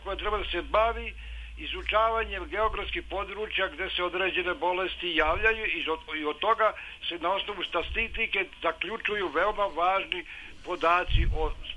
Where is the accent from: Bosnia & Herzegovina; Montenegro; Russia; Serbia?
Serbia; Župa, Šumadija and Western Serbia; ja sam poreklom iz Župe, vi znate da se tamo konzumira vino